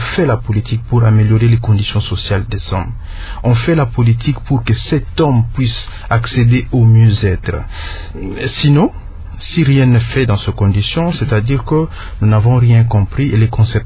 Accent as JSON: {"language": "French", "country": "DR Congo", "said": "en tant que Congolais, j'ai un sentiment partagé."}